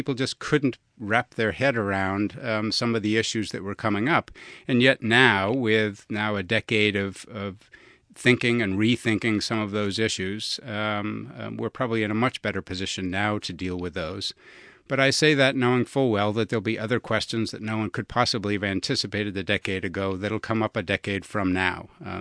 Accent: Boston, Massachusetts, United States; in New England, there are people growing up in Boston who are lake people and look north, and there are, there's ocean people who look south, and we were one of those lake families.

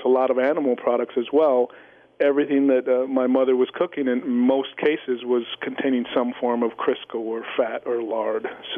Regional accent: Edinburg, Texas, United States; Yeah, so I grew up in Edinburgh, Texas, which is right along the border of Mexico. We're literally 20 minutes from Mexico and about an hour from the Gulf of Mexico, Mark.

